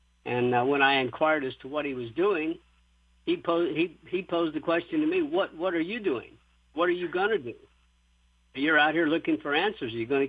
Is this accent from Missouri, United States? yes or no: no; Colorado, United States; Well, I was raised in the mountains of Colorado. The nearest racetrack was in Denver, and we never went